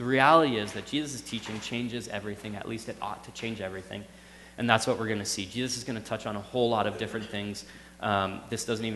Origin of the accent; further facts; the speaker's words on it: Canada; now in United States; and then I moved to the States. Because, like, I'm Canadian. I grew up playing hockey.